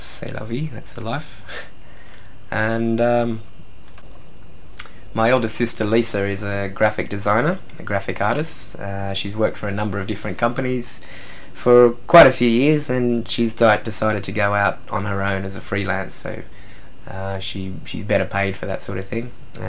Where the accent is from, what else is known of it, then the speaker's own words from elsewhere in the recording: Australia; I'm Australian. I live in Sydney, Australia. I'm the youngest of 4 children.